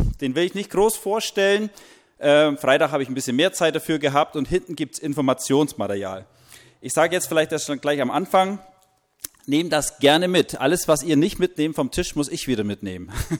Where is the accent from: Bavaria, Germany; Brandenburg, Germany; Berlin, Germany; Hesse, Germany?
Bavaria, Germany; Ich komme aus Oberfranken, auch aus einer frommen Ecke.